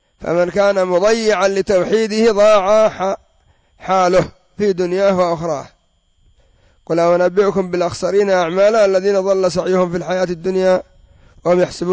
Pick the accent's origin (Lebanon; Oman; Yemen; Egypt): Yemen; وعندنا في اليمن يضاع المال بطرق كثيرة